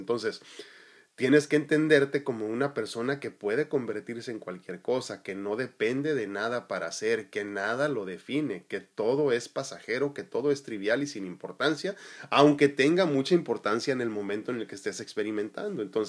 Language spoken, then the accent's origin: Spanish; Mexico; A mí me llama mucho la atención que nosotros como hispanos, latinos, mexicanos en específico, se nos dificulta mucho esto de decir, ya fui esto por 20 años y ya no puedo ser otra cosa.